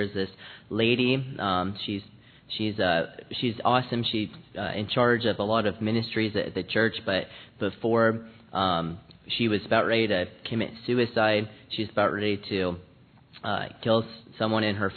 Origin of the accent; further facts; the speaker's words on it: Colorado, United States; I'm from Colorado